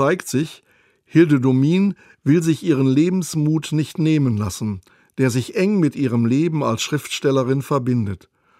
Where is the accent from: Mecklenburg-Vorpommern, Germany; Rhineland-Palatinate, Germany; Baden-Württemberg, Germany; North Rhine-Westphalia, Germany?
North Rhine-Westphalia, Germany; Bochum; So erlebe ich sie zuletzt noch in meiner Heimatstadt Bochum bei einer Lesung